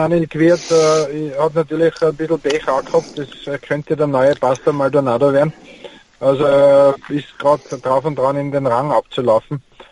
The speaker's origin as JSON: {"language": "German", "region": "Tyrol", "country": "Austria", "said": "weil ich bin ein Tiroler"}